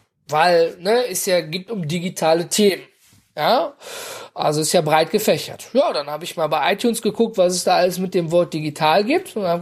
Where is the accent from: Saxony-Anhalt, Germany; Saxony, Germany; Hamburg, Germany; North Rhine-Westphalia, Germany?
North Rhine-Westphalia, Germany; Und ich komme ja aus dem Ruhrgebiet, ne?